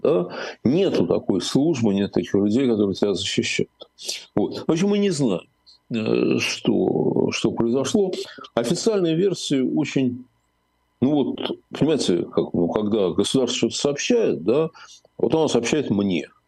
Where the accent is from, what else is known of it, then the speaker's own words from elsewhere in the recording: Moscow, Russia; я москвич